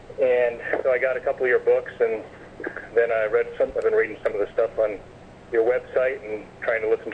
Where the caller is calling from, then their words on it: Bahamas; I'm calling from the Bahamas.